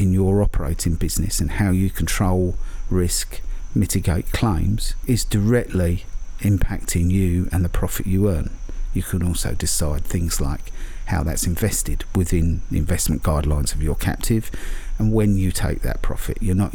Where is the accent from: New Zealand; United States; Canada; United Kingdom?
United Kingdom; Whether I'm a Brit or not, I think the US market is extremely attractive